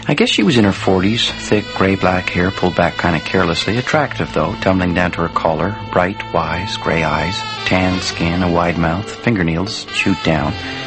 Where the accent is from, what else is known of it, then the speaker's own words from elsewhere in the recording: Big River, Ontario, Canada; I'm not from here. I'm from Big River, south of Thunder Bay, a little bit, about 20 kilometers.